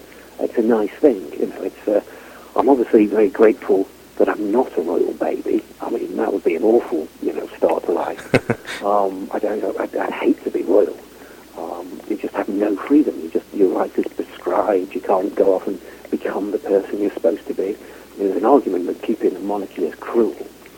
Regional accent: Wales, United Kingdom; born or raised there; also born or lived in Midlands, England

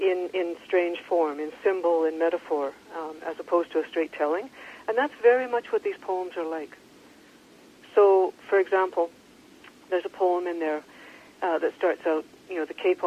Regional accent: North Vancouver, British Columbia, Canada; I grew up in North Vancouver. Uh-huh. It's just mom and I.

